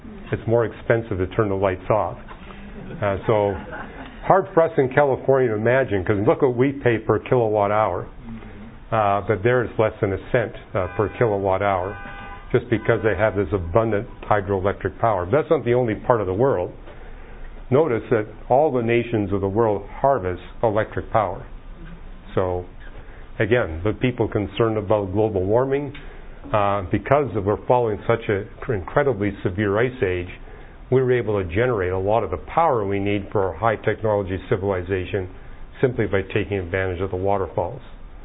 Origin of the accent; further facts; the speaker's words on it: British Columbia, Canada; I was raised in British Columbia.